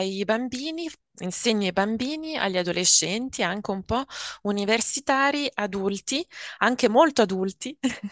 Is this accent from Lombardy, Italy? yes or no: yes; Mercallo, Lombardy, Italy; il paese dove sono cresciuta è veramente piccolo, è proprio un villaggio, si chiama Mercallo e i miei genitori ancora ci vivono, è un paese di meno di 2000 persone, circondato dalle montagne, dai laghi